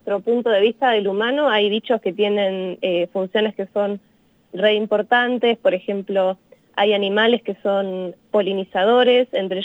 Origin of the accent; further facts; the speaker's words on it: Comodoro Rivadavia, Chubut, Argentina; Crecí en un lugar en Chubut que se llama Comodoro Rivadavia, que tiene mar